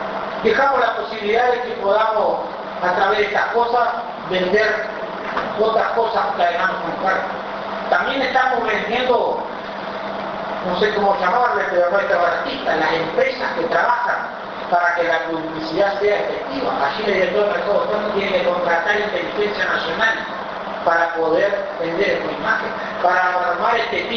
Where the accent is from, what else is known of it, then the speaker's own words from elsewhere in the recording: Uruguay; hemos tenido miedo o vergüenza casi de presentarnos como uruguayos, como carne uruguaya.